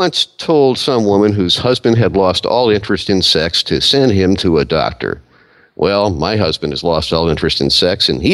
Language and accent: English; Chicago, Illinois, United States; now in Connecticut, United States; And I'm a transplanted Chicagoan now in Connecticut for decades.